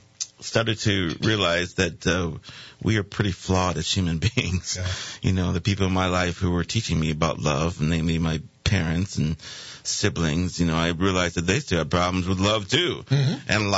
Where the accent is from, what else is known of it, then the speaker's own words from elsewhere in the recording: Milwaukee, Wisconsin, United States; Grew up in inner city Milwaukee, Wisconsin, and when I was starting to just discover what life was about.